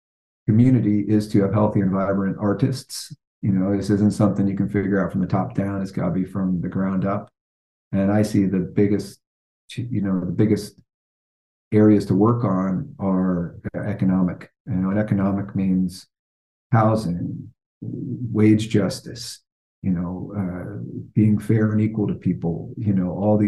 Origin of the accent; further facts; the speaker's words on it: Long Branch, New Jersey, United States; But I grew up on the Jersey Shore, about 60 miles south of New York City. It was a beach town called Long Branch.